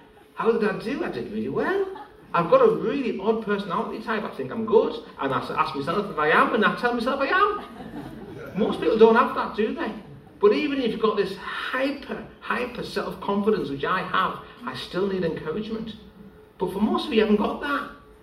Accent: North West England, United Kingdom; accent: Scouse; you can encourage this morning about my fantastic Scouse accent if you want.

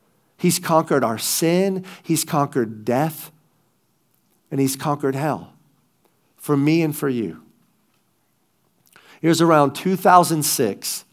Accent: the South, United States; But growing up in the South, here's the kind of fishing you do. Bass, crappie, catfish, and bream.

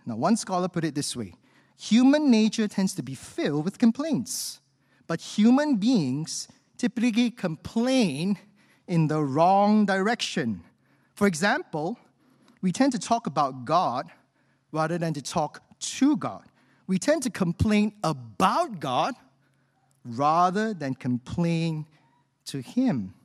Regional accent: Singapore; Now, friends, I'm a Singaporean, and many of you here are Singaporeans too.

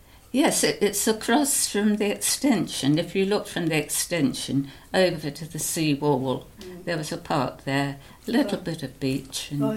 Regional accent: Heybridge, East of England, United Kingdom; born there; I was born in Heybridge and later moved to Malden in 1959.

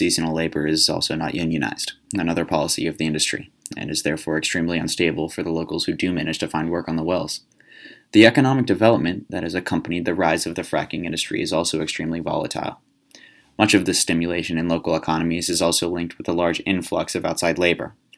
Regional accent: Pennsylvania, United States; of Washington and Allegheny counties, which is a hotspot for the fracking boom and, coincidentally, my hometown

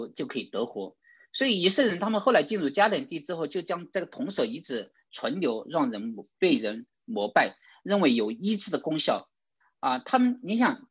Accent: China

